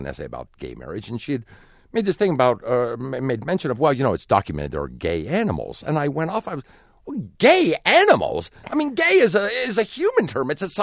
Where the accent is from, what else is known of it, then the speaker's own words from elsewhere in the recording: Midwest, United States; now in San Francisco, United States; And I would say, well, I'm from the Midwest. I wrote the stuff in the Midwest, honed it in the Midwest, and now I'm doing it out here.